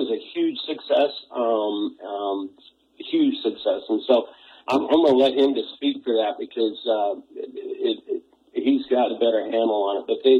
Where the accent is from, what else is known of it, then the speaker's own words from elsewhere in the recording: Montana, United States; I'm born and raised in Montana, and it just never ceases to amaze me the goodness of the people of Montana, and especially the people of Malta here.